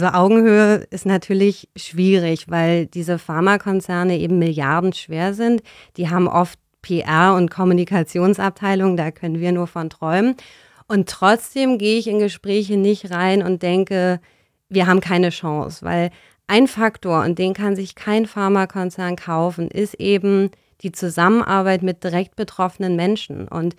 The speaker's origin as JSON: {"language": "German", "region": "Berlin", "country": "Germany", "tie": "born or raised there", "said": "bin ich in Berlin aufgewachsen"}